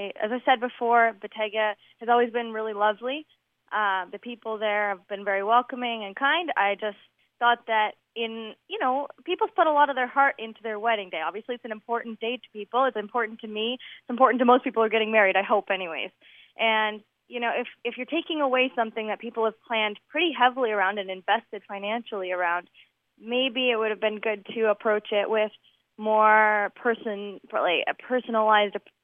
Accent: Ontario, Canada; I'm from Ontario

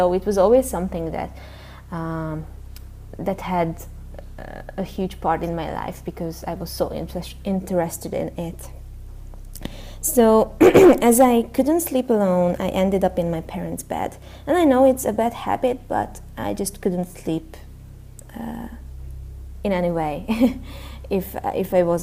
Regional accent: Hungary; I'm from Hungary.

